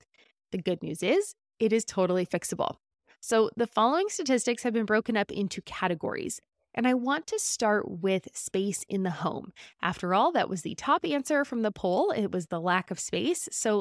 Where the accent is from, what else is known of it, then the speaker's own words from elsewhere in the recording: United States; But as an American, I know that I am constantly bombarded with advertisements